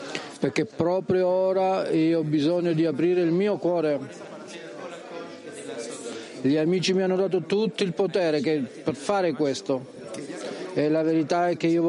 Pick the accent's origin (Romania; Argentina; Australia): Argentina; Italian is a second language; moved away; Io vengo dall'Argentina